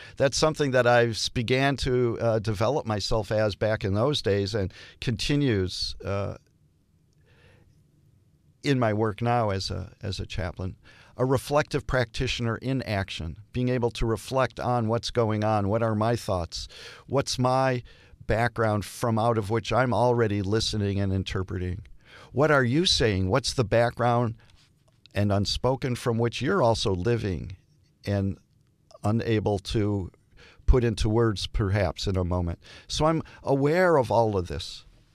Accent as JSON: {"language": "English", "town": "Detroit", "region": "Michigan", "country": "United States", "said": "I come from Detroit, Michigan. I come from a Jewish family. In growing up, we went to Hebrew school."}